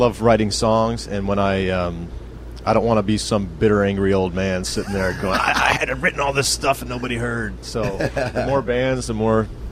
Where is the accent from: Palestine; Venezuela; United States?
United States; Detroit, Michigan; And I grew up in Detroit, and that was kind of our little circle of what's the heaviest stuff out there right now.